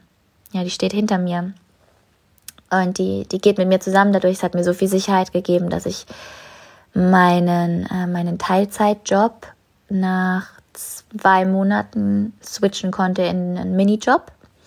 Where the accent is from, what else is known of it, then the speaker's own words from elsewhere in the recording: New Zealand; German is a second language; mein Flug nach Neuseeland, zurück in meine Heimat